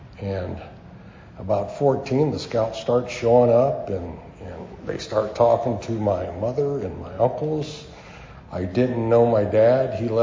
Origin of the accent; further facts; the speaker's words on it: Berkeley, California, United States; I grew up in a rough neighborhood, very rough neighborhood. I grew up in Berkeley, California.